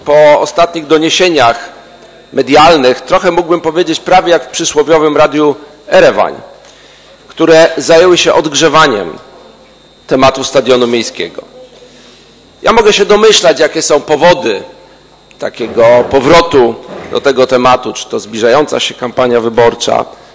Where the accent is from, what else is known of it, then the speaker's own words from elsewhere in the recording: Poznań, Greater Poland Voivodeship, Poland; jako prezydent miasta, ale także jako poznaniak, jestem dumny z poznańskiego stadionu.